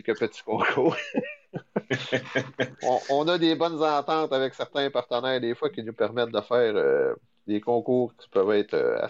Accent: Shawinigan, Quebec, Canada; now in Quebec City, Canada; Je suis originaire de Shawinigan, c'était plus facile dans ce temps-là. Puis là, la vie a fait que je me suis ramassé à Québec.

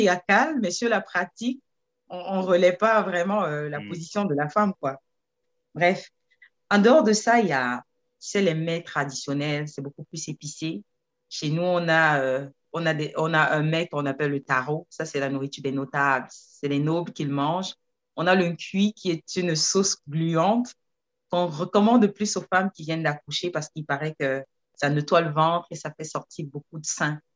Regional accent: Cameroon; Je suis originaire du Cameroun et dans mon pays, on a plus de 309 dialectes. Il y a beaucoup de tribus principales et moi, je suis de la tribu des Bamiléké.

